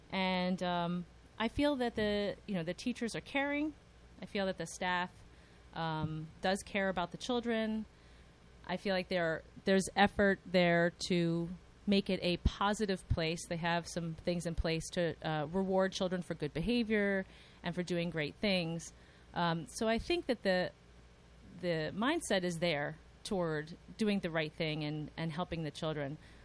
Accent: Chevy Chase, Maryland, United States; I grew up in outside of Washington, D.C. in a town called Chevy Chase, Maryland.

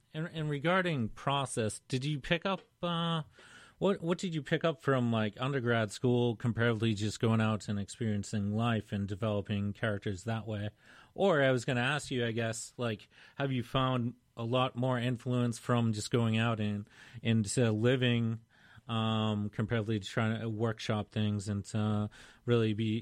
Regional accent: Massachusetts, United States; where from my home state of Mass, that it was never really considered that.

